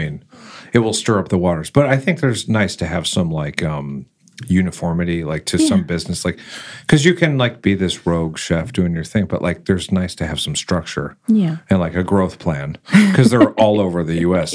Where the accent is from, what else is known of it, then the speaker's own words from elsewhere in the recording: Chicago, Illinois, United States; moved away; I came from Chicago when I was